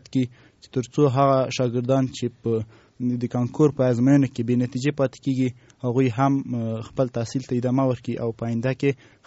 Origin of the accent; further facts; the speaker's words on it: Logar, Afghanistan; زه د لوګر ولایت اوسیدونکی یم